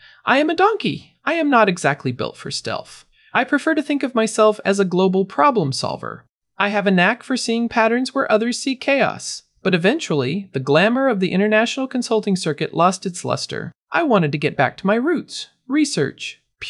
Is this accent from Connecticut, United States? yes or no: yes; Storrs, Connecticut, United States; born there; I am a New England donkey at heart. I was born in Storrs, Connecticut.